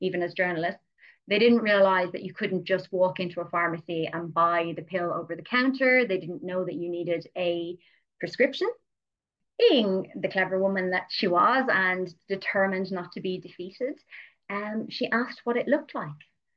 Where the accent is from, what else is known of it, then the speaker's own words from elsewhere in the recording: Ireland; because I am an Irish